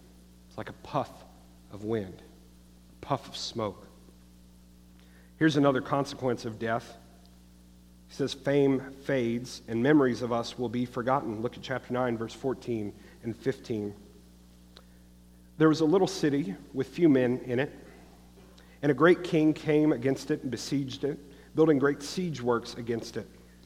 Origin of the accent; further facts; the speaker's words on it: Baton Rouge, Louisiana, United States; Many of you know I grew up in South Louisiana down in Baton Rouge.